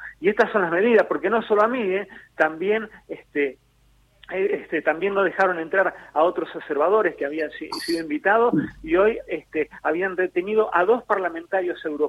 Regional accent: Argentina; soy un ciudadano argentino que no tiene ninguna causa, ni acá, ni en Argentina, ni en Colombia

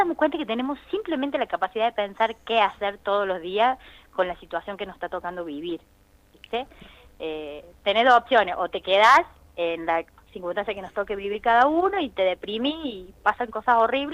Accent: Córdoba, Argentina; now in Salta, Argentina; yo soy cordobesa, pero ya soy una salteña trucha, ¿viste? Porque ya estoy acá hace 20 años.

